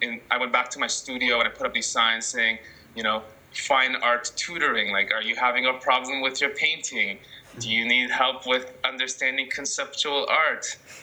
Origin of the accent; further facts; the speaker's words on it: Toronto, Ontario, Canada; now in Vancouver, Canada; so he and my mother decided to emigrate here to Toronto. I grew up in Toronto but live in Vancouver now.